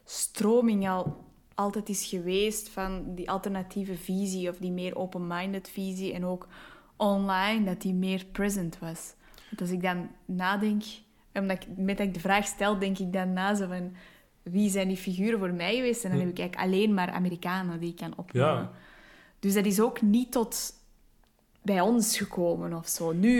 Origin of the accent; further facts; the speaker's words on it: Belgium; maar ik ben een Belg, dus please don't shoot me.